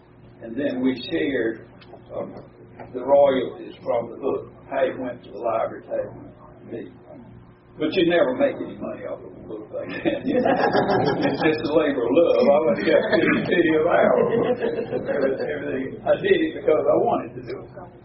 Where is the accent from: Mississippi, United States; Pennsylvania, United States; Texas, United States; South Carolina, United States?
South Carolina, United States; Camden; And I'm originally from Churchill County. I grew up on a farm outside of Camden, and I've known that family for low these many years